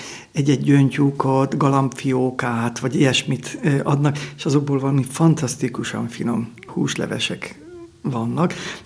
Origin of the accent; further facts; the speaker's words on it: Tápiógyörgye, Pest, Hungary; born there; Én Tápió Györgyén születtem, illetve egész pontosan Nagykátán, de a szülőfalum az Tápió Györgye. Ez Pest megyének az egyik legdélkeletibb települése. Körülbelül úgy tudnánk elhelyezni, hogy a Szolnok, Jászberény, Ceglét közötti háromszögben, de még Pest megyében.